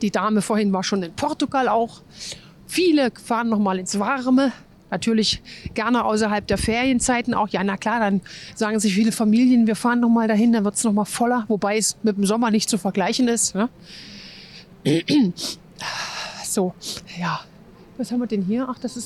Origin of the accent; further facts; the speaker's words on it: Erfurt, Thuringia, Germany; selbst als Erfurter